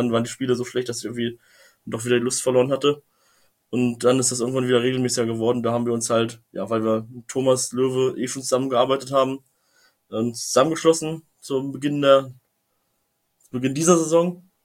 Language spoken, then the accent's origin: German; Braunschweig, Lower Saxony, Germany; ich bin zwar nicht in Braunschweig aufgewachsen, aber in Braunschweig geboren und mit Okerwasser getauft. Und direkt vor dem Tor von Braunschweig aufgewachsen, also hier ist alles blau-gelb.